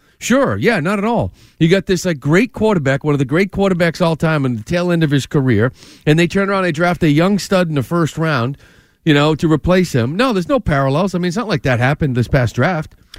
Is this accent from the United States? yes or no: yes; California, United States; Brett was like a country boy. I'm from Cali.